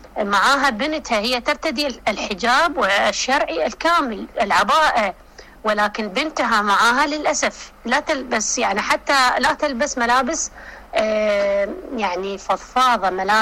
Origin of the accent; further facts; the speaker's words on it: Iraq; accent: Iraqi; مثل ما نقول في لهجتنا العراقية أنها كشخة